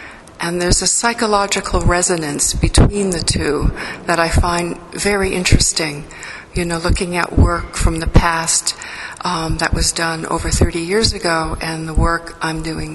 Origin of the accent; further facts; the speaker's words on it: New England, United States; I'm from New England and New York City